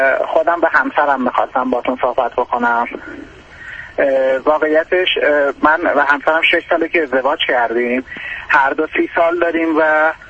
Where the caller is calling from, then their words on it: Iran; البته ما از ایران هستیم، یه مقدار فکر میکنم مشکل ارتباط تلفنی هم باشه